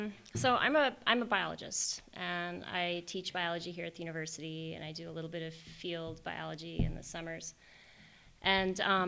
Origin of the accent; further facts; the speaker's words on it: Phoenix, Arizona, United States; because I grew up in Phoenix, and I was a total child of the suburbs, right?